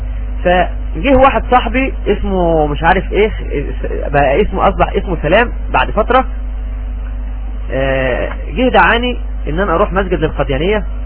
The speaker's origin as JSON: {"language": "Arabic", "country": "Egypt", "said": "عندنا في مصر مثل بيقول كده"}